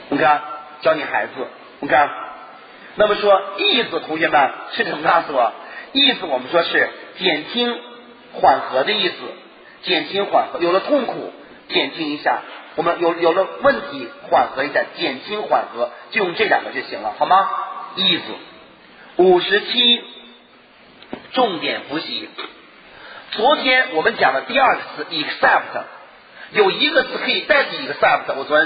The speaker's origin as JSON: {"language": "Chinese", "town": "Yan'an", "region": "Shaanxi", "country": "China", "said": "我来自一个延安的贫困的小山村"}